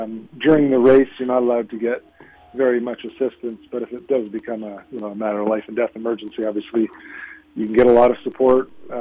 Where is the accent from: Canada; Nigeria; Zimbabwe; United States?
Canada; accent: Canadian; Yeah, a bit of an accent there.